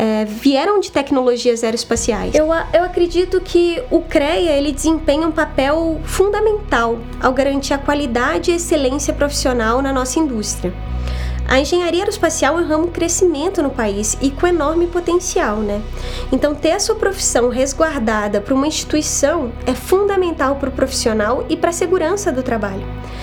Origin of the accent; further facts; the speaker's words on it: Ouro Preto, Minas Gerais, Brazil; also born or lived in Mariana; eu sou mineira, sou da cidade de Ouro Preto. Nasci em Mariana, mas vivi toda a minha vida em Ouro Preto.